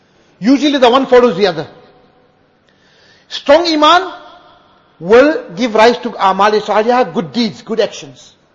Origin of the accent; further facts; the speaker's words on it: Northern Cape, South Africa; I come from the Northern Cape. You must have heard of the holy city of Kimberley. In any case, I come from that area